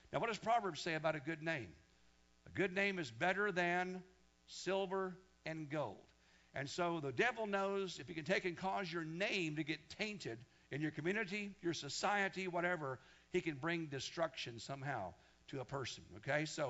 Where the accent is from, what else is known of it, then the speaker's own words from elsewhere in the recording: Wichita, Kansas, United States; folks from the church I was raised in Wichita, Kansas.